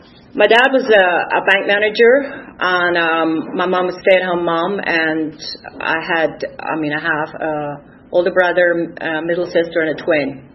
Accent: Dundalk, County Louth, Ireland; I'm originally from a place called Dundalk, County Louth, Ireland. It is actually, as Irish people in that town, we were really proud of the fact that it's the biggest town in Ireland. It's not a city, but it's a town.

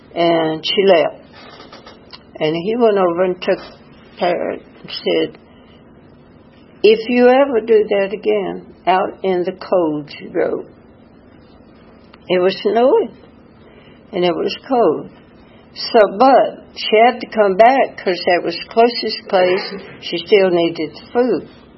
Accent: LaGrange, Georgia, United States; born there; that I was born in LaGrange, Georgia, married at 16, had three children.

